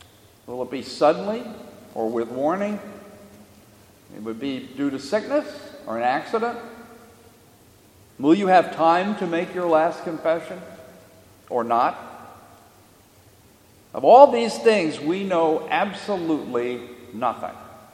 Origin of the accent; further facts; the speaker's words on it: Bethesda, Maryland, United States; When I was growing up in Bethesda, my family consisted of my mother and father and my brother and sister and I.